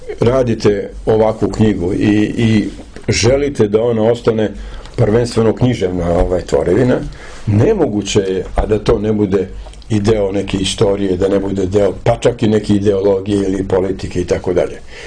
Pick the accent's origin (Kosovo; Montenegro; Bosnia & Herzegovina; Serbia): Kosovo; u mojoj Metohiji, odakle sam ja